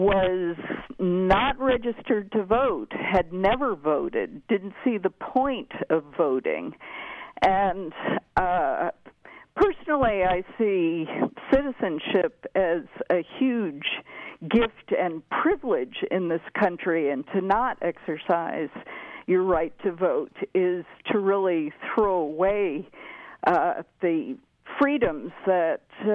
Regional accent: Washington, D.C. area, United States; now in Goleta, United States; I have been politically engaged my whole life, grew up in outside of D.C., so all those monuments you saw are still wonderful to me, but also very familiar.

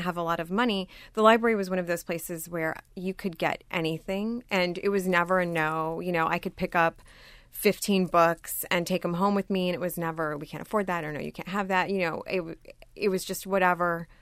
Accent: Michigan, United States; No, well, I grew up in Michigan, actually, and I grew up in a really small town. My dad was a factory worker, and so we lived there.

